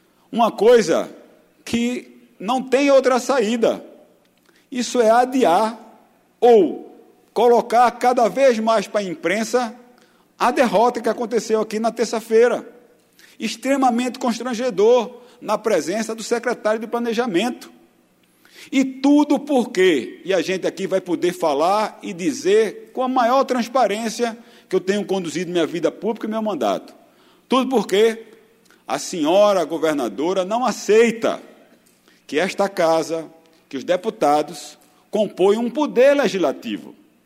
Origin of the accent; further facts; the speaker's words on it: Pernambuco, Brazil; eu trago uma preocupação de como pernambucano e parlamentar, senhor presidente